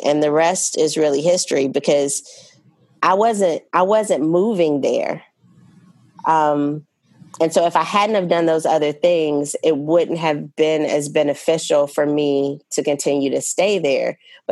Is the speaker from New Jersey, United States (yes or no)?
no; Louisiana, United States; And the only reason that I started taking calls for Katrina is because I'm from Louisiana, wanted to help people from my hometown, and saw the devastation of Katrina